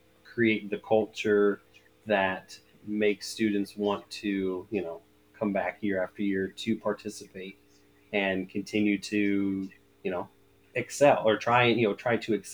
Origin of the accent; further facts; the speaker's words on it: Omaha, Nebraska, United States; I mean, even me growing up in the Omaha area, right?